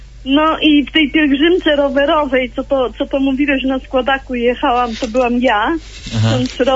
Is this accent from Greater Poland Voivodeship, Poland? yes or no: no; Świdwin, West Pomeranian Voivodeship, Poland; Ja jestem ze Świdwina